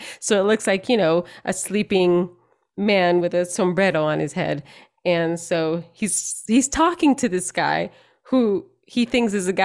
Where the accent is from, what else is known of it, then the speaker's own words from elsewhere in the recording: El Salvador; I know that I look Mexican. I'm Salvadoran, but you can't tell Salvadoran people and Mexican peop